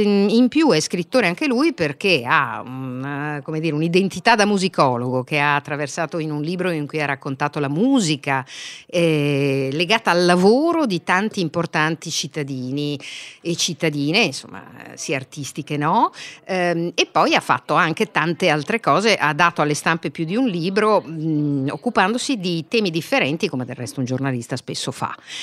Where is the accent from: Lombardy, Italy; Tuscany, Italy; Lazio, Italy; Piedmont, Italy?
Lombardy, Italy; Milan; come sempre da milanese snob io arrivo nei posti più piccoli